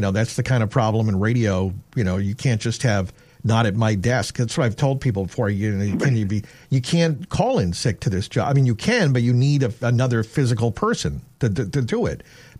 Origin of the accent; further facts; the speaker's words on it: Hanover, Massachusetts, United States; or growing up in Hanover and having a long coat that kids made fun of in the fifth grade